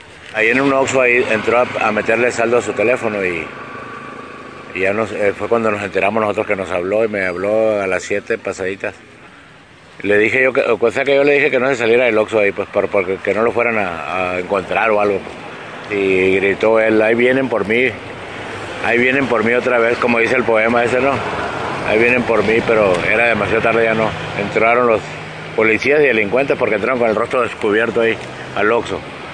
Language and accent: Spanish; Sonora, Mexico; soy del estado de Sonora. Y aquí andamos buscando lo que no encuentro en mi estado